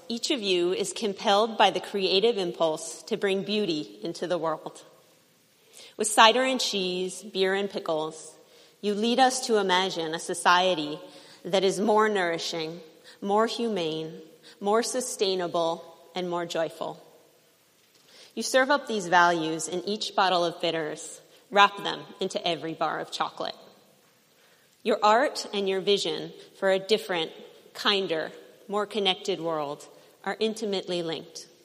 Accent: Midwest, United States; Growing up in the Midwest, I can tell you that when Kansas gets on board, the tipping point has been reached.

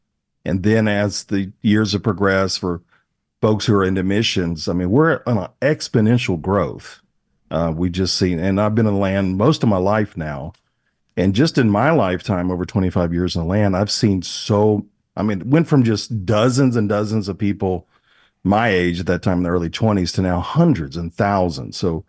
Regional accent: Alabama, United States; I can still shoot straight. I grew up in Alabama.

